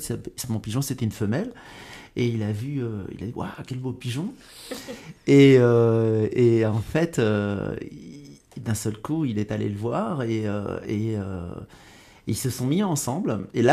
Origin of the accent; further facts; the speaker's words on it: Lèves, Centre-Val de Loire, France; now in Paris, France; j'ai grandi à Lèves. Et à l'époque, Lèves, c'était la campagne. Bon, c'est encore un peu la campagne, quand même, au bout de Lèves, là, vers le Béville.